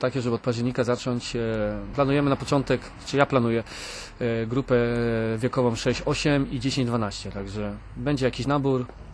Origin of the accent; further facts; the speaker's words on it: Greater Poland Voivodeship, Poland; now in Zielonki, Poland; my pochodzimy z Wielkopolski i też tam planowaliśmy, żeby zamieszkać na stałe, ale no Kraków nam się tu spodobał, a szczególnie teraz Zielonki